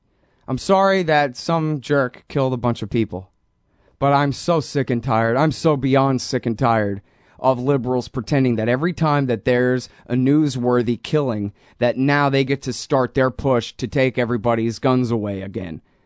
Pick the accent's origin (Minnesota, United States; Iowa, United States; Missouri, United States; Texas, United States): Texas, United States; Austin; and I'm from Austin, and it's a pretty liberal town, but it's in the middle of Texas.